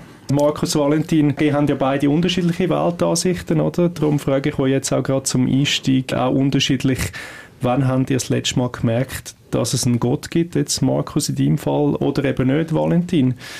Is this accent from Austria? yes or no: no; Switzerland; wo wir uns als Schweizer